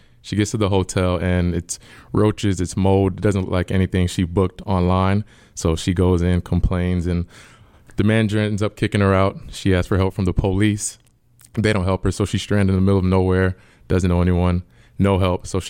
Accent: Florida, United States; And at that time, I'm like, I'm from Florida. I'm not going to do it.

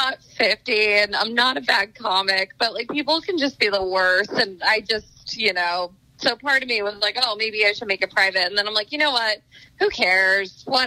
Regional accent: New Jersey, United States; so many like family and friends from New Jersey, I'm originally from New Jersey, have been able to take it.

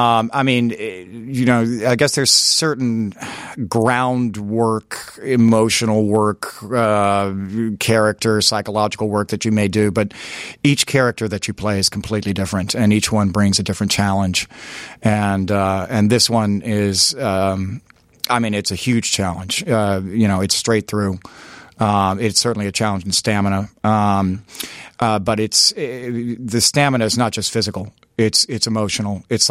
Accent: North Carolina, United States; I grew up in North Carolina.

